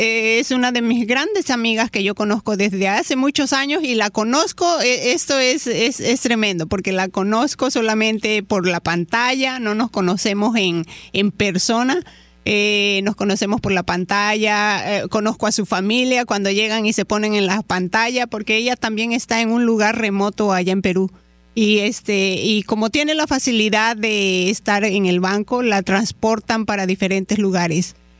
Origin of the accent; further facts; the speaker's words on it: Mexico; yo provengo de una zona, de la zona sur de la República Mexicana, de Chiapas. Ahí nací yo.